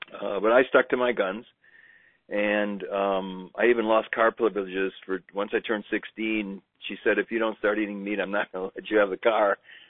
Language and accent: English; Madison, Wisconsin, United States; I was a Boy Scout, and I grew up in Madison, Wisconsin.